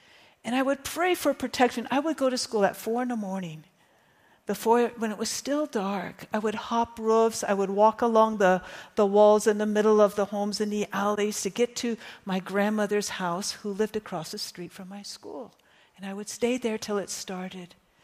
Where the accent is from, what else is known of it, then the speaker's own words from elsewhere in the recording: Los Angeles, California, United States; I'm from Los Angeles, California, and I was an inner city kid.